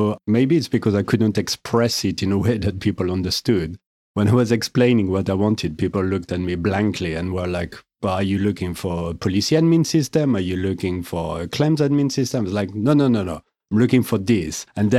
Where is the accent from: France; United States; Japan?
France; accent: French; English is a second language; now in London, United Kingdom; it's not Belgium, it's not Switzerland, it's France.